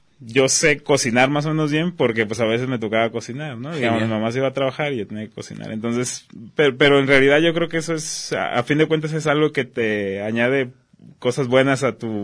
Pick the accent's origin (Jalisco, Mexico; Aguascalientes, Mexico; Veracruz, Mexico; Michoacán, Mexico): Jalisco, Mexico; Guadalajara; Yo, aquí en Guadalajara, sí.